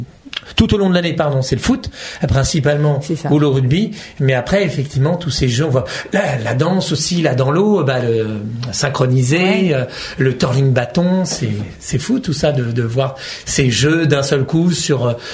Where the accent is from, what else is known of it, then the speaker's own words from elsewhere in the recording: France; ça se passe chez nous en France, à Paris.